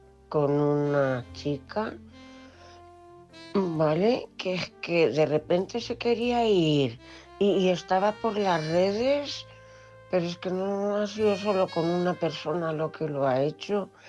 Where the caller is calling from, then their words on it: Cuenca, Castilla-La Mancha, Spain; corresponsal de Cuenca.